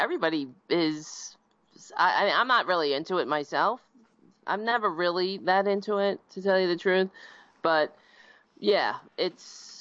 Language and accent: English; Staten Island, New York, United States; I grew up on Staten Island. So Staten Island is the outlier here. That is the only borough that voted for Trump.